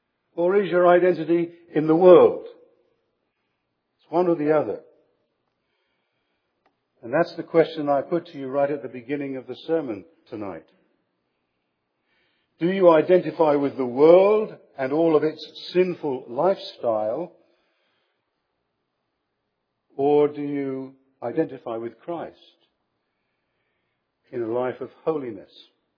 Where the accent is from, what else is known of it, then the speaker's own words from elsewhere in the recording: England, United Kingdom; As a child growing up in England, I still remember during the Second World War that we carried identity cards.